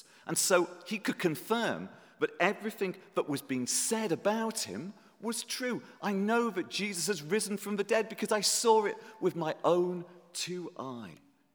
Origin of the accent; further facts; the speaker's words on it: Liverpool, North West England, United Kingdom; As I've already said, I come from Liverpool and we're very good at arguing.